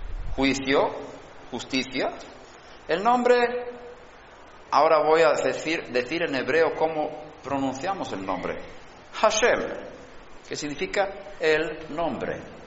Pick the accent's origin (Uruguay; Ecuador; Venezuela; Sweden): Sweden; Spanish is a second language; yo aprendí sueco de pequeño, yo soy de Suecia, cuando fui a España